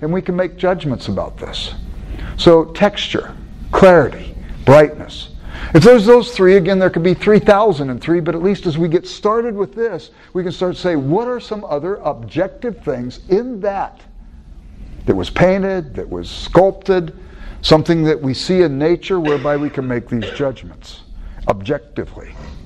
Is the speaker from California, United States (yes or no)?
yes; California, United States; now in Chicago, United States; I grew up in Southern California, perpetual summer.